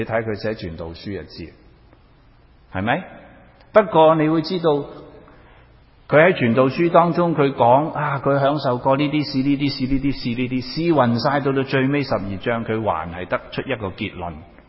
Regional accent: Hong Kong; 这个心态是我初初由香港移民过来的时候的心态。我在香港的时候住了太多年的高层大厦了。

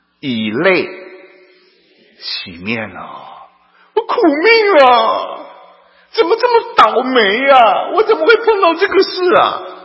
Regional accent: China; 反正我们中国人呢，从小被受的那个洗脑

